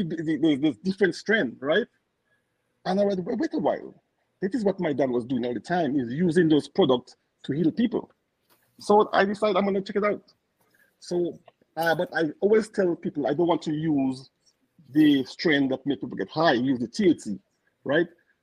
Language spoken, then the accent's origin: English; Dominica; now in Colorado, United States; growing up in Dominica, especially growing up marijuana